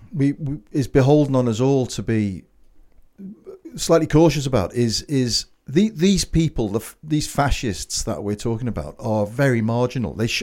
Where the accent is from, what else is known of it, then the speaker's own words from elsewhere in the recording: United Kingdom; now in Netherlands; I am a Brit living in the Netherlands